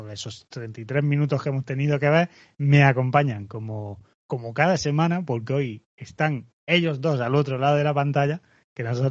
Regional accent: England, United Kingdom; Spanish is a second language; que a mí sabéis que me gusta mucho hablar del tiempo como buen inglés.

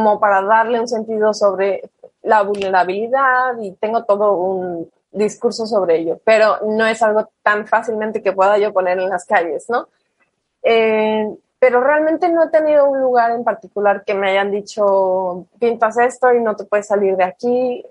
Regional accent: Cancún, Quintana Roo, Mexico; also born or lived in Mexico City; Nací en DF, pero toda mi vida, desde los 2 meses, he estado aquí. Entonces, prácticamente yo me considero cancunense totalmente. Y aquí crecí y aquí es mi lugar de vida.

